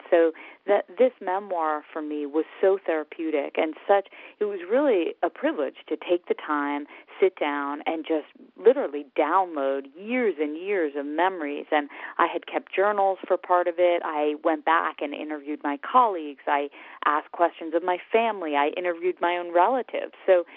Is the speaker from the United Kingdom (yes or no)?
no; United States; I mean, I am an American, and obviously what happened on September 11th, it hit home for all of us